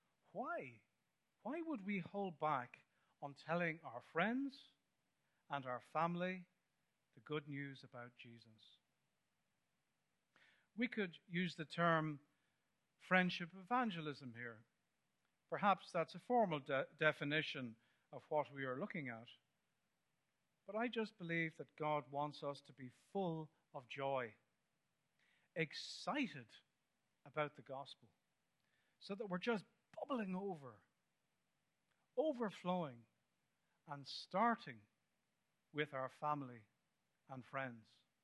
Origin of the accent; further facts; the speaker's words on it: Dublin, Leinster, Ireland; I grew up in Dublin, on the south side.